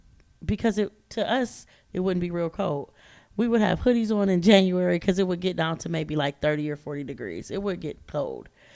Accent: Cleveland, Ohio, United States; Like, we grew up here in Cleveland. Snow and water.

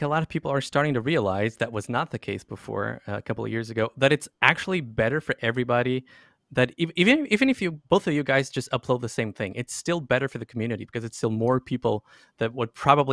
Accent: Portugal; English is a second language; now in Germany; I'm from Portugal, but I live in Germany.

